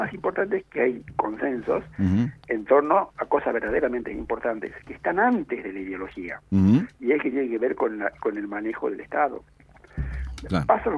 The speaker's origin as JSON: {"language": "Spanish", "region": "Jujuy", "country": "Argentina", "tie": "born or raised there", "said": "yo nací en Jujuy, mis padres eran muy humildes, estudié en Jujuy"}